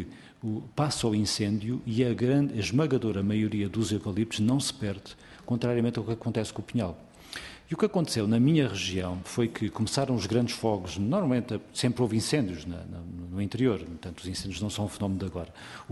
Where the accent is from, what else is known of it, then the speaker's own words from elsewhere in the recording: Castelo Branco, Portugal; Eu sou do distrito de Castelo Branco. Nasci em Castelo Branco, sempre vivi em Castelo Branco, tirando o tempo da tropa e o tempo da licenciatura que fiz aqui em Lisboa, regressei a Castelo Branco e moro lá.